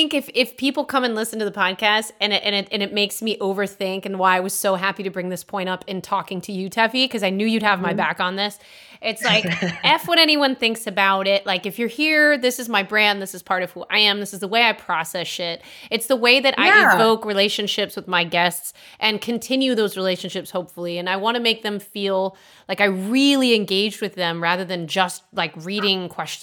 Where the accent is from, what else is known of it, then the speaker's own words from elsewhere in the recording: Milford, Connecticut, United States; We're, you know, I'm from Milford, and okay. Nice, it's a little town. Bit more Italian American over there, and uh-huh. I grew up there